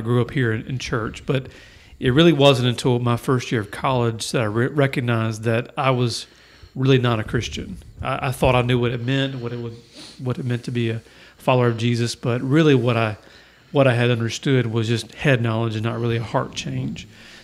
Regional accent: Williamston, North Carolina, United States; Well, I am actually from Williamston, grew up here, went to high school with this guy over here

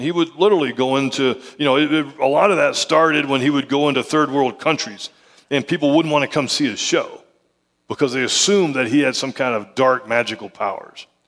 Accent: Oklahoma, United States; I grew up in Oklahoma. I've been to Fort Sill in August.

